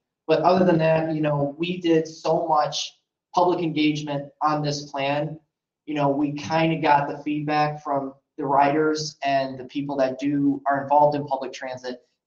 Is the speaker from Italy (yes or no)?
no; Southgate, Michigan, United States; I'm from Southgate, Wayne County.